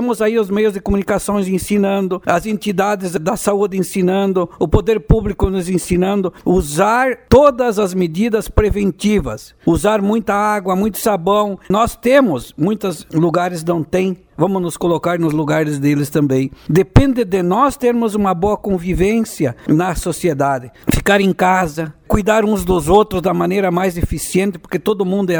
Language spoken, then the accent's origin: Portuguese; Ronda Alta, Rio Grande do Sul, Brazil; dou muito valor à comunidade rondaltense, uma terra que eu amo, um povo que eu quero bem, porque aqui onde eu nasci, aqui onde eu criei minha família